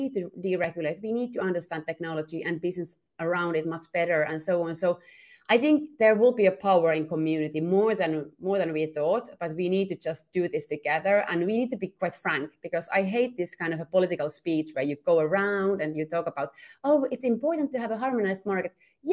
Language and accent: English; Lappeenranta, South Karelia, Finland; English is a second language; In my home country, Lappeenranta, together with Lahti, they have great examples of these kind of, you know, startup hubs